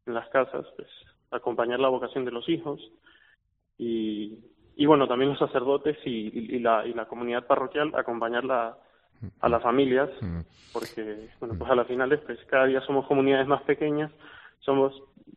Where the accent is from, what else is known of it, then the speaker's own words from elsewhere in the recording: Guayaquil, Guayas, Ecuador; also born or lived in Pamplona, Spain; yo soy de Guayaquil, de Ecuador, pero viví en Pamplona